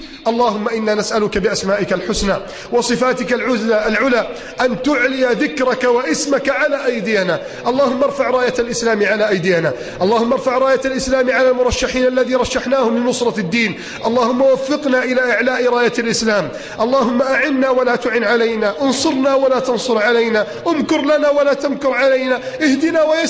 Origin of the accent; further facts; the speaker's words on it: Alexandria, Alexandria Governorate, Egypt; زي ما كان بيحصل عندنا في اسكندريه، انتخابات كانت في الشتاء